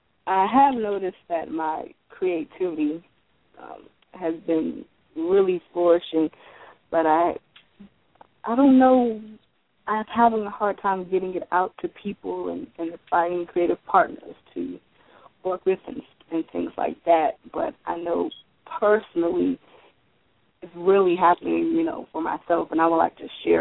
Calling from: Maryland, United States; I'm calling from Maryland.

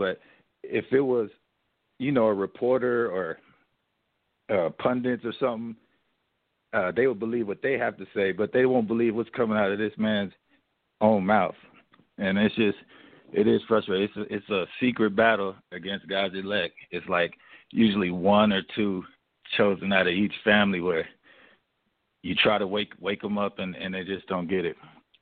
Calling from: Corona, California, United States; I'm calling from California, actually Corona, California.

